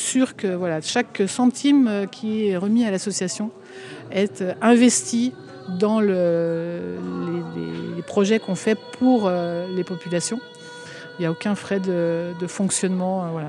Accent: Saint-Gervais, Auvergne-Rhône-Alpes, France; parce que je suis originaire de Saint-Gervais.

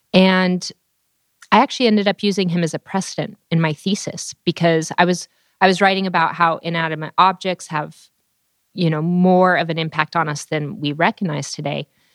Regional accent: Wyoming, United States; So I'm originally from Wyoming. Both my mother and father's side of the family immigrated to the U.S. and homesteaded in Wyoming.

